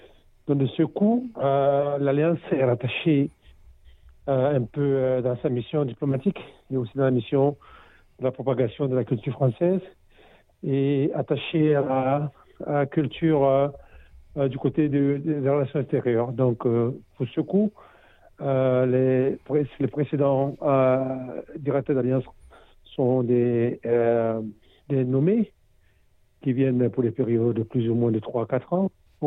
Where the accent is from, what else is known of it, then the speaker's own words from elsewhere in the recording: Cameroon; now in Australia; Je suis originaire du Cameroun, qui est tout un petit pays de l'Afrique centrale. Francophone, donc.